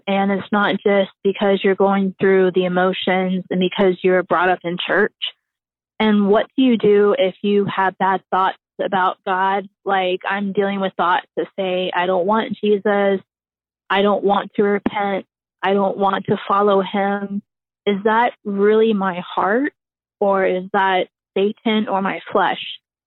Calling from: Ohio, United States; I'm calling from Ohio.

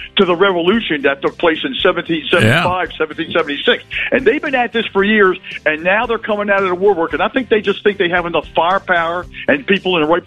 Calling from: Baltimore, Maryland, United States; I hope you appreciate my accent. I'm actually from Baltimore, Maryland, but I live in Woodville, Alabama.

